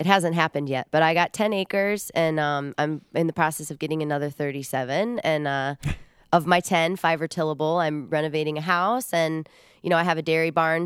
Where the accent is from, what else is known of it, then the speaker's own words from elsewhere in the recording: Illinois, United States; Yeah, I grew up in the Quad Cities on the Illinois side of the Mississippi River, just across from Iowa. But I've moved to northeastern Iowa